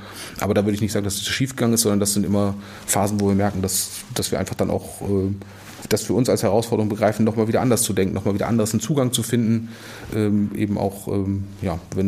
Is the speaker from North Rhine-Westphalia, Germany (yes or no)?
no; Wolfsburg, Lower Saxony, Germany; born there; Ja, geboren in Wolfsburg und auch wenn ich sonst eine gewisse Distanz zu der Stadt inzwischen habe